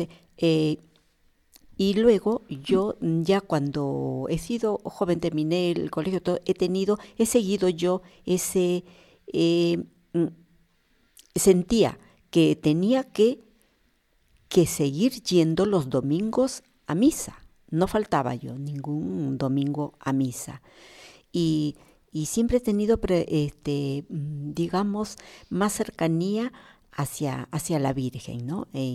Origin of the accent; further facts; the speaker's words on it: Peru; yo soy de Perú, y estudié interna en la ciudad de Trujillo, en el colegio San Vicente de Paul.